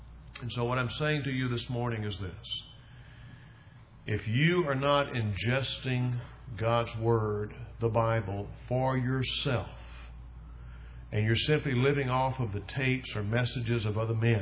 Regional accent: Jackson, the South, United States; When I was growing up in the South, we lived in Jackson, always had running water.

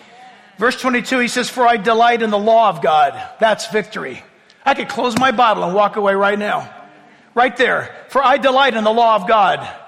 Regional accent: California, United States; I was in Boston, and this guy, where are you from? California. California.

